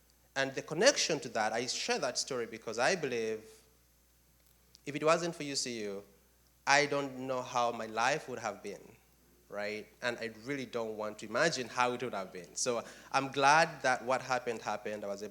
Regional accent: Uganda; now in United States; Just picture yourself growing up in Uganda, knowing the US through the lens of movies, right?

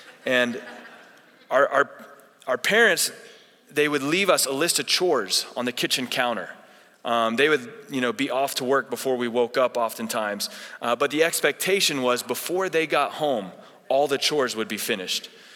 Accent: Oklahoma, United States; We grew up in Oklahoma, so Oklahoma City Thunder, Chris Chan already said it, big game tonight.

